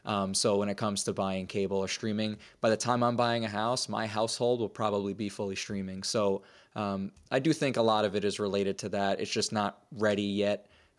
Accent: New York, United States; I, you know, obviously growing up in New York, you don't see that as much.

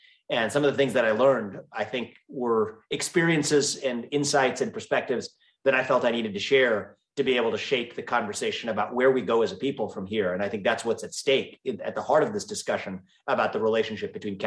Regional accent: Ohio, United States; But we were born and raised in Ohio. My parents didn't come from much money, but they did have an education, and that's one of the valuable things they gave us.

